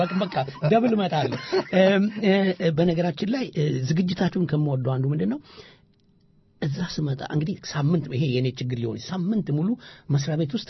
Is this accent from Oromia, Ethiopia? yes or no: no; Amhara, Ethiopia; አቦ ወሎዬ ስለሆንኩኝ በዘሬ